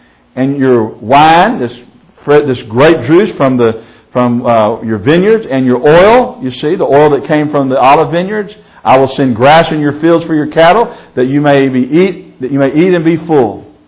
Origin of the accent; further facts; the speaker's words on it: United States; Now, I'm an American through and through, and I love this country of ours.